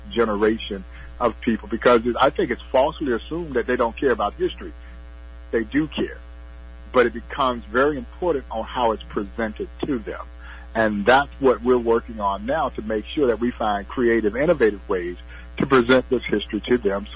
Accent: Georgia, United States; But I grew up in Georgia, so I'm a lifelong Braves fan, and then I converted to a Kansas City Royal fan.

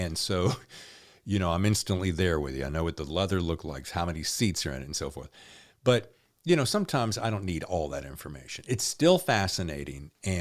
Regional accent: the South, United States; Yeah, you know, we grew up well in the South.

